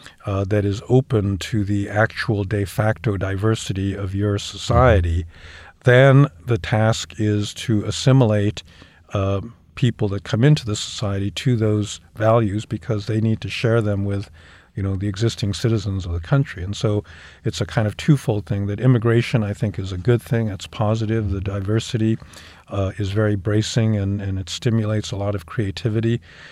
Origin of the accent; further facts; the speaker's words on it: Chicago, Illinois, United States; when I was growing up, if people ask me where I'm from, I say I'm from Chicago.